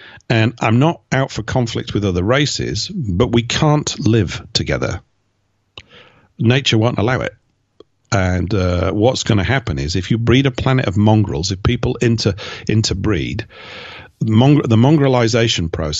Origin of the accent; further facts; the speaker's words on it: Yorkshire and the Humber, United Kingdom; I'm a Yorkshireman. I come from Yorkshire, so that's what I am. I claim it.